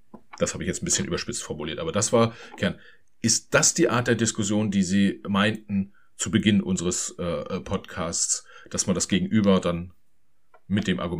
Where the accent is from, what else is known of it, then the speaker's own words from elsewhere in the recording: East Germany, Germany; als Ostdeutscher darf ich das sagen.